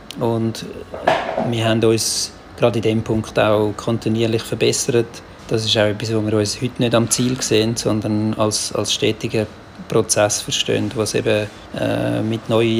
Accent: Switzerland; Wir sind 3 Schweizer, aber auch ein Holländer und ein Österreicher gsi, die Question gegründet haben.

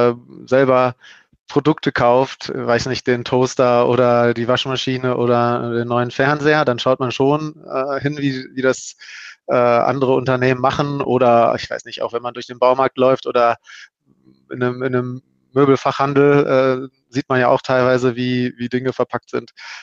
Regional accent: North Rhine-Westphalia, Germany; Ich komme aus dem Ruhrgebiet und habe in Bochum Maschinenbau studiert. Klassisch Maschinenbau und bin dann nach dem Abschluss an die TU Darmstadt, Technische Universität Darmstadt gewechselt

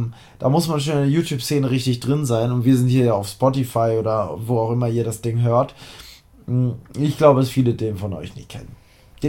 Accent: Harz, Germany; Also ich bin ja aus dem Harz. Ich war im Harz

